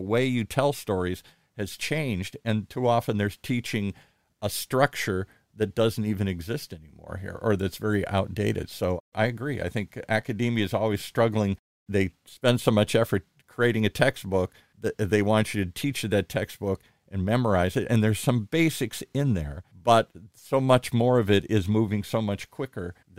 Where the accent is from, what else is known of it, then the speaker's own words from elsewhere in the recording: Ireland; Because I'm Irish and Caitlin is an Irish name here. So that's why I want to spell it the traditional way. Caitlin's a very old Irish name here.